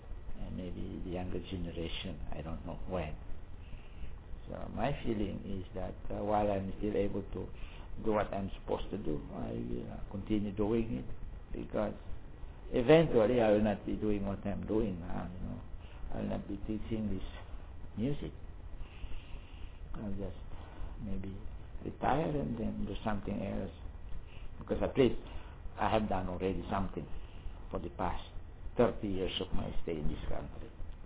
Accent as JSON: {"language": "English", "region": "Mindanao", "country": "Philippines", "second_language": "English", "said": "It's like me. I'm from Mindanao. Nobody knows where I came from."}